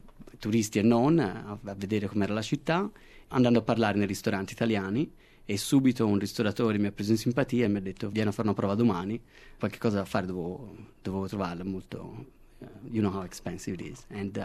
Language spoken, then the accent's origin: Italian; Florence, Tuscany, Italy; now in Australia; Ho 32 anni, sono nato a Firenze da genitori genovese e triestini. A Firenze sono nato e cresciuto.